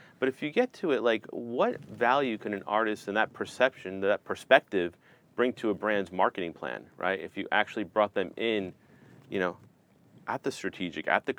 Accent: Providence, Rhode Island, United States; Because like, when I grew up in Providence, like, the only music experience I had was the record store.

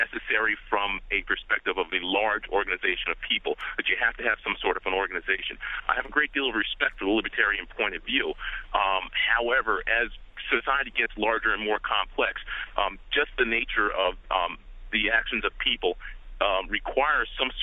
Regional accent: Mamaroneck, New York, United States; I grew up in Mamaroneck in Westchester, and influenced mostly by this area in New York City.

